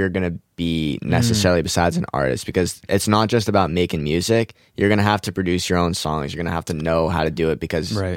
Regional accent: Boston, Massachusetts, United States; And he's like, and then I was like, I'm from Boston.

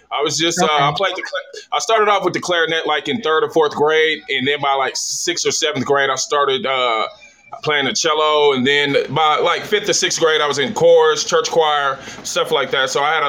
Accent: Oklahoma City, Oklahoma, United States; also born or lived in Lawton; I'm originally from Lawton, Oklahoma. I grew up in Oklahoma City, though.

